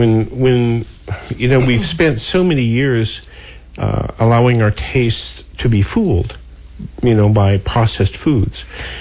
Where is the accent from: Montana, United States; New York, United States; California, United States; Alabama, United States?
Montana, United States; I was raised in Montana.